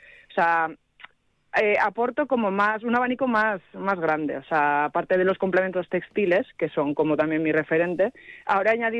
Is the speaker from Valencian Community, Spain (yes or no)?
yes; Alcoy, Valencian Community, Spain; now in Izarra, Spain; Yo, aunque vivo en Izarra desde hace un montón de años, yo soy de Alcoy. No sé si conocéis.